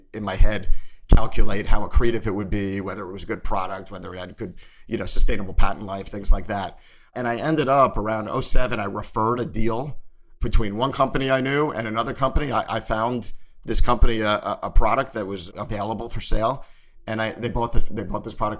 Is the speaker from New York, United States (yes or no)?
yes; New York City, New York, United States; I grew up in New York, and my dad is a pharmacist as well. So I sort of grew up in his drugstores in New York City.